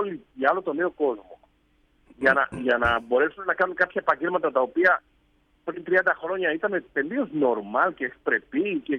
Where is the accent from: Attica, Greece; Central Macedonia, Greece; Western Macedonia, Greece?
Central Macedonia, Greece; Thessaloniki; Εγώ είμαι από Θεσσαλονίκη.